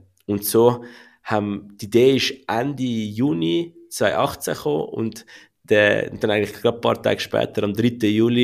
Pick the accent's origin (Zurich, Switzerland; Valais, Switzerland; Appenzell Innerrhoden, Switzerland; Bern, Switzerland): Zurich, Switzerland; ich bin in Zürich aufgewachsen, ich habe die Lehre bei der Zürcher Kantonalbank gemacht mit der Matur zusammen